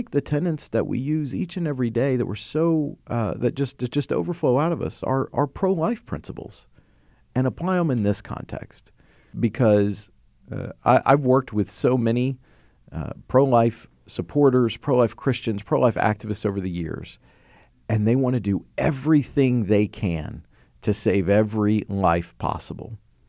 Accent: Tennessee, United States; I mean, for example, in my home state of Tennessee, the number one killer of children is guns.

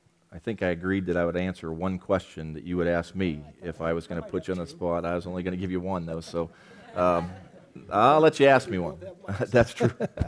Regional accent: Pennsylvania, United States; when you grow up in the East Coast, I grew up in Pennsylvania

